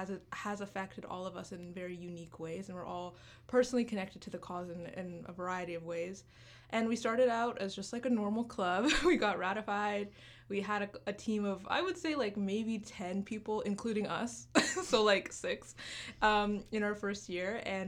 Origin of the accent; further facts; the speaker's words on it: Canada; also born or lived in Uganda; So I am a Ugandan Canadian. I was born in Uganda and I came to Canada when I was six.